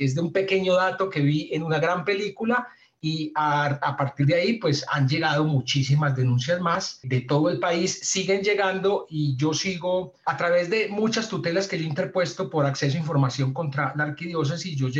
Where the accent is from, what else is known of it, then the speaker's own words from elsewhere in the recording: Medellín, Antioquia, Colombia; yo soy de Medellín, qué tan raro que yo nunca he escuchado que en Medellín